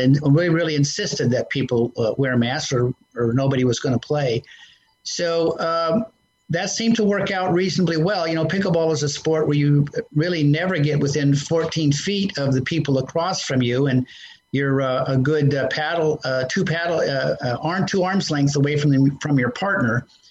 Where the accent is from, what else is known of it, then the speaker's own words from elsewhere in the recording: Alaska, United States; And, you know, I grew up in Alaska, and we would go skiing and do all kinds of winter sports.